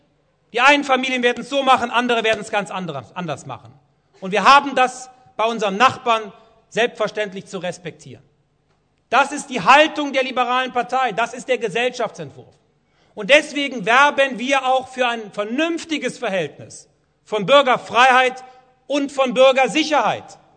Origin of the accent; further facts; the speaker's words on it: Rhineland, Germany; kann ich Ihnen nur als Rheinländer sagen